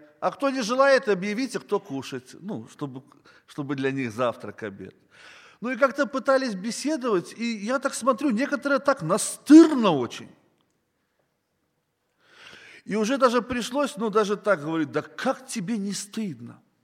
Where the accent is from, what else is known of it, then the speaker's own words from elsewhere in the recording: Mogilev, Mogilev Region, Belarus; Я из Белоруссии, из города Могилева.